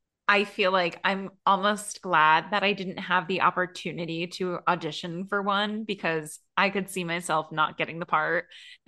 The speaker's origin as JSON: {"language": "English", "region": "Connecticut", "country": "United States", "tie": "born or raised there", "said": "they weren't near where I grew up in Connecticut"}